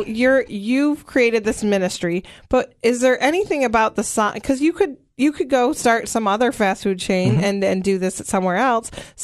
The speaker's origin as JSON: {"language": "English", "region": "Michigan", "country": "United States", "tie": "born or raised there", "moved": "yes", "said": "I mentioned to you when I first moved south, I grew up in Michigan"}